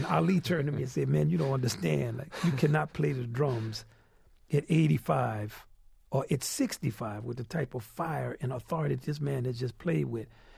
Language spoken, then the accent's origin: English; New Orleans, Louisiana, United States; and we like to get with the people because that's where we're from. I'm from New Orleans. We play street parades